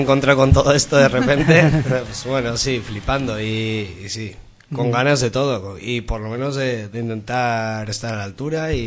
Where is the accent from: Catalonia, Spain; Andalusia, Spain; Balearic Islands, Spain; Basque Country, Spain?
Basque Country, Spain; Algorta; Yo soy de Algorta, tampoco me he movido mucho de esa zona a la hora de tocar